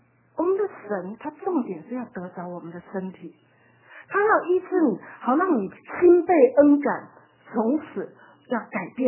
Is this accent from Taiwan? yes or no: yes; Taiwan; 我们台湾人都是白萝卜